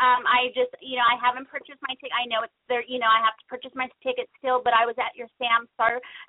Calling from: Stockton, California, United States; I'm calling from Stockton, California.

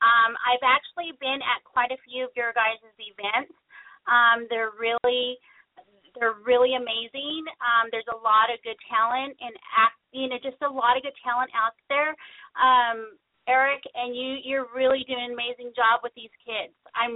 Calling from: Stockton, California, United States; I'm calling from Stockton, California.

